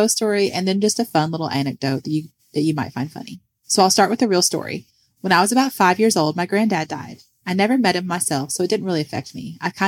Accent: British Columbia, Canada; I'm from British Columbia, Canada.

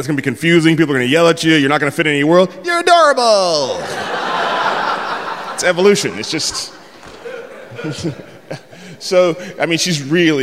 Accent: San Francisco, California, United States; I'm from San Francisco. I've never, ever heard that before and never thought that I would hear that. Because I live in San Francisco.

